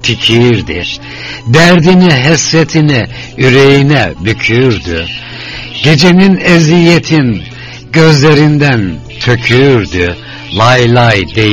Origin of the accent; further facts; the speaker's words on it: Fethiye, Muğla, Turkey; Ben de Türkiye'den, Fethiye'den Azerbaycan'a, tüm dostlara